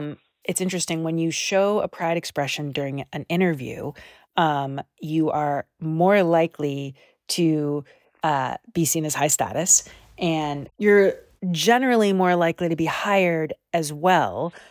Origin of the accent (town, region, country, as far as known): Canada